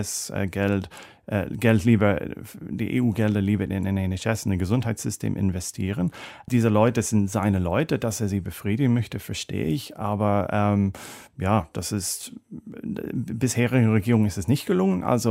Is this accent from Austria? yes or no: no; Ireland; German is a second language; Also es gab in letzter Woche viel bei uns in Irland, die gesagt haben, ist Boris Johnson der letzte Premierminister der Vereinigten Königreich